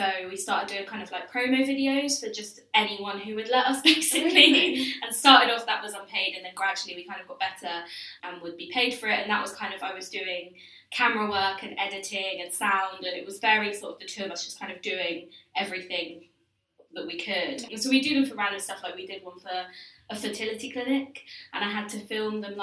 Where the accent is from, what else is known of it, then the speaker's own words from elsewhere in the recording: Bournemouth, South West England, United Kingdom; I'm from Bournemouth and tried to go to Bournemouth Uni, but they didn't want me.